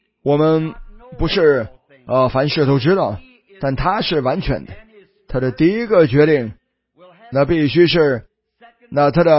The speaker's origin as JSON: {"language": "Chinese", "region": "South", "country": "China", "said": "我是南方人，对我来说是晚餐。"}